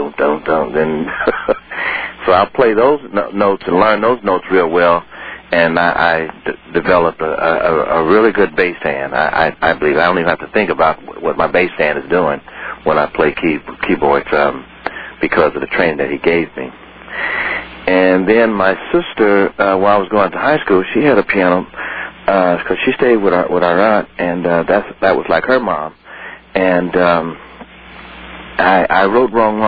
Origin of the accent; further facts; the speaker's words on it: Chicago, Illinois, United States; born there; Yes, I was born in Chicago in Cook County Hospital.